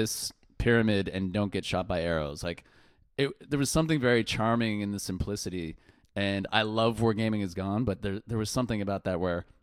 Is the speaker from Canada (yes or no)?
yes; Canada; I'm Canadian